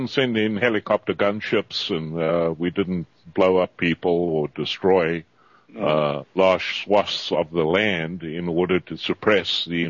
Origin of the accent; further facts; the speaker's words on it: Zimbabwe; the former government of my home country of Rhodesia